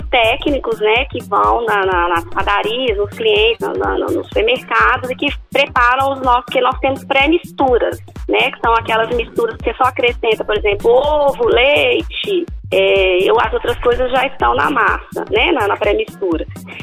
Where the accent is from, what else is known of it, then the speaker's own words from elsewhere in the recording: Belo Horizonte, Minas Gerais, Brazil; Do Belzonte.